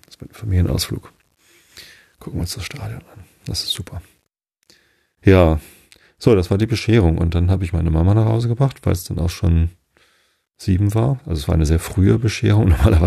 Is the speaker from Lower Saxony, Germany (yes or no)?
yes; Wistedt, Lower Saxony, Germany; ich komme ja aber aus Wisted und ich bin und Wisted hat keine eigene Kirche und Wisted gehört halt zur Tosteder Kirche. Ich bin in Tosted konfirmiert.